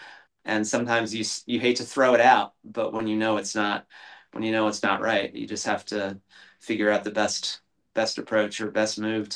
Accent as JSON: {"language": "English", "region": "New York", "country": "United States", "lives_now": "New Jersey, United States", "said": "kind of a celebration of me living in Jersey for 20 years and deciding to call Jersey home, because I was originally from New York."}